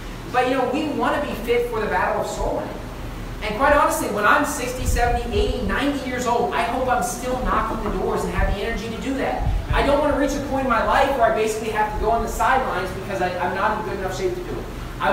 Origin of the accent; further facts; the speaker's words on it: West Virginia, United States; Look, I grew up in West Virginia, the mountaineer state. That's what it's known as.